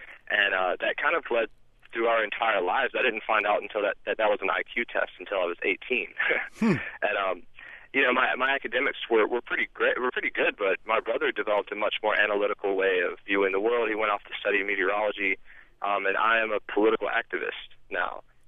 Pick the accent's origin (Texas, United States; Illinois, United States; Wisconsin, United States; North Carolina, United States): North Carolina, United States; born there; I'm an identical twin. I was born in outside of Charlotte, North Carolina.